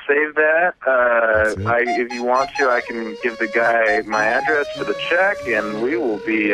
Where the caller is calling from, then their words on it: South Pasadena, California, United States; I am calling from South Pasadena right now.